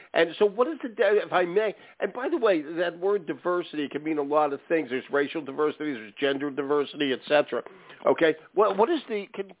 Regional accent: Philadelphia, Pennsylvania, United States; Okay, so West Philly. That's where I grew up, in West Philly.

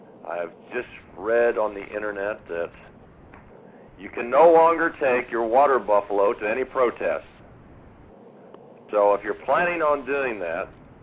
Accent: Indianapolis, Indiana, United States; we are from Indiana. I am a Indianapolis born and raised resident, even though now I reside on our animal compound in Clinton Falls, Indiana

